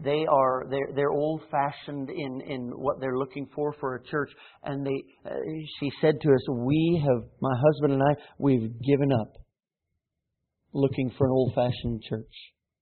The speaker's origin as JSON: {"language": "English", "region": "Colorado", "country": "United States", "tie": "born or raised there", "lives_now": "South Carolina, United States", "said": "I don't know that I've necessarily seen it out here in South Carolina, but growing up in Colorado and a place where just, there are no trees anywhere for miles and miles."}